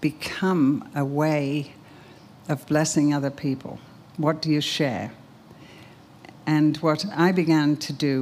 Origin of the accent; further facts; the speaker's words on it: United Kingdom; Being British, I have struggled much with people's right to know everything here.